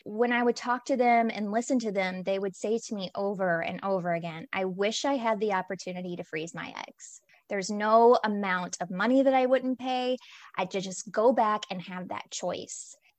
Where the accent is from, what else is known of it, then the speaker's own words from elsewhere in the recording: Kentucky, United States; So I'm from Kentucky, and I graduated nursing school kind of unsure really where I was going to be going and what I wanted to do.